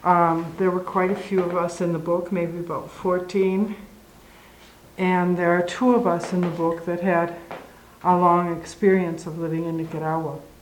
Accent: Minnesota, United States; born there; I was born in Minnesota quite a few years ago, at the end of 1939.

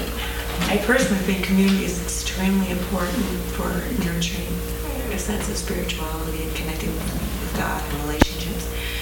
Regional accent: California, United States; I'm from California. We have a major problem in California

